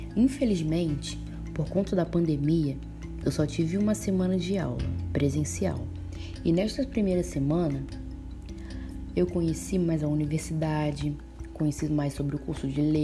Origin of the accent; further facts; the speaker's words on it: Nilópolis, Rio de Janeiro, Brazil; tenho 21 anos, sou de Nilópolis, Baixada Fluminense, Rio de Janeiro.